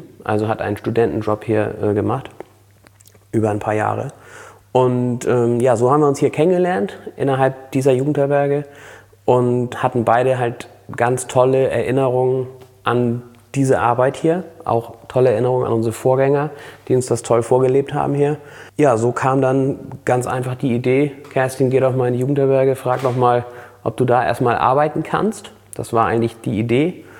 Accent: Flensburg, Schleswig-Holstein, Germany; Und Flensburg ist meine Geburtsstadt. Eine ganz besondere Stadt und auch absolut, das ist Heimat hier, Flensburg.

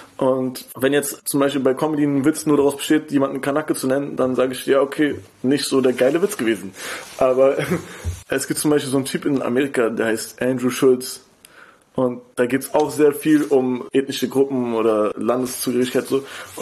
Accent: Berlin, Germany; ich komme aus Kreuzberg und da war halt früher ein bisschen, es war nicht wie heutzutage es ist, sondern es war auch ein sozial schwacher Bezirk

